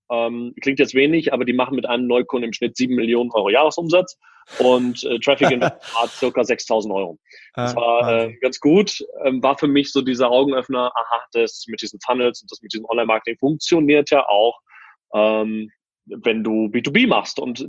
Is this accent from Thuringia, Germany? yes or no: no; Wuppertal, North Rhine-Westphalia, Germany; Aber wir kommen aus Wuppertal.